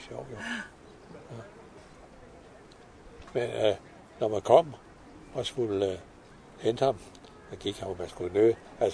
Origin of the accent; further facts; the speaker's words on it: Ejby, Zealand, Denmark; Vokset op ind ved Isefjorden her i Ejby, helt i bunden ved Isefjorden.